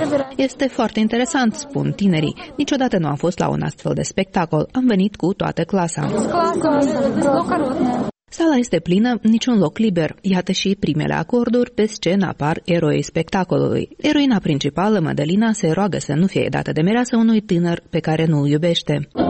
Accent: Grigoriopol, Transnistria, Moldova; Suntem din Grigoriopol.

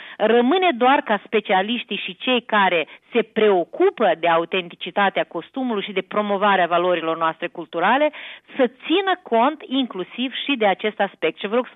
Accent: Ialoveni District, Moldova; de la Ruseștii Noi, un sat care e peste deal de satul meu natal, Toată lumea din zona din Valea Botnii, de unde vin eu

